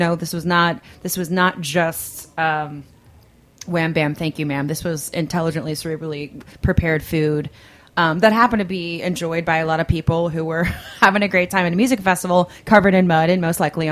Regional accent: Kentucky, United States; I'm a Southern girl myself. Mm-hmm. I'm from Kentucky

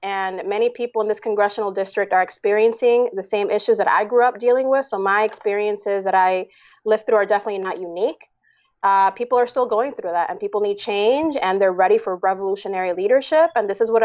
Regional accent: Bayamón, Puerto Rico; born there; I was born in Bayamón, Puerto Rico. My mother is an Afro-Dominican woman from the Dominican Republic.

